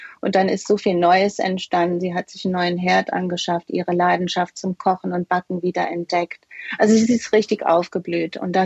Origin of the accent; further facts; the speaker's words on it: Rhineland-Palatinate, Germany; Ich komme aus einer Gastronomenfamilie aus dem Ahrtal